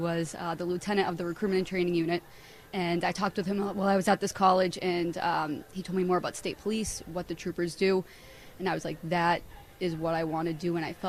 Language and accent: English; New Hampshire, United States; I went to UNH, born and raised in New Hampshire